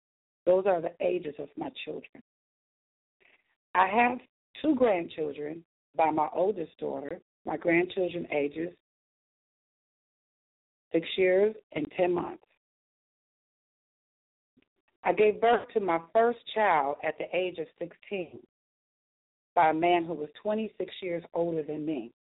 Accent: Buffalo, New York, United States; born there; I was born on August 11, 1965, in Buffalo, New York.

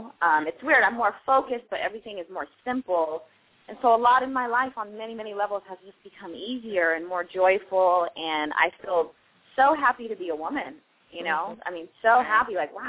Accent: California, United States; I'm from California. It's like I eat Mexican food, you know.

